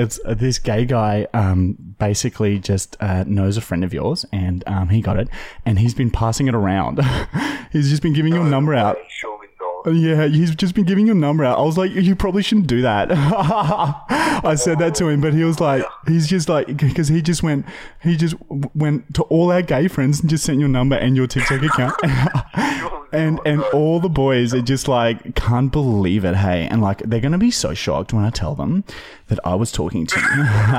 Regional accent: Melbourne, Victoria, Australia; I'm from Melbourne.

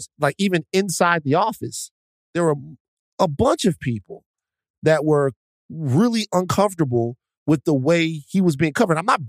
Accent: Baton Rouge, Louisiana, United States; something that's happening near and dear to my hometown of Baton Rouge, Louisiana

